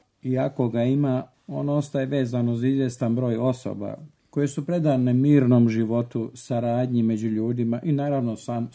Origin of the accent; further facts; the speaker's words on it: Bosnia & Herzegovina; u moj zavičaj tamo pod Grmečom, gdje sam rođen u jednoj seljačkoj familiji, odrastao i školovao se sve do odlaska na studije u Sarajevo.